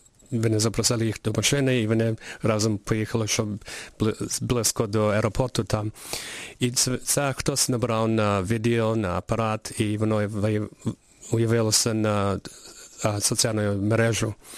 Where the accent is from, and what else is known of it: Canada